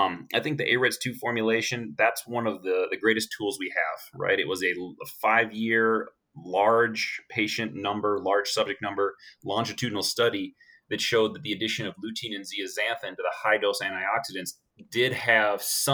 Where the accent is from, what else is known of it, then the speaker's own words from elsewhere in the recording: San Antonio, Texas, United States; So I'm from San Antonio, or currently living in San Antonio. So the grocery store that we have in town is HEB.